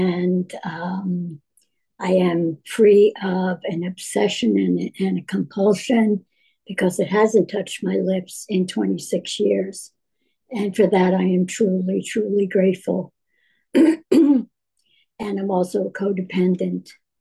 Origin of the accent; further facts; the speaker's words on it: New York, United States; I grew up in New York and in a couple of, I'd say a medium to upper middle class Jewish community.